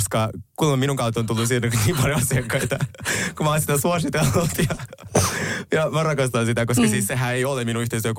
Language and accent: Finnish; Kostomuksha, Republic of Karelia, Russia; tai joskus oltiin ihan siellä mun kotikaupungissa, Kostamuksessa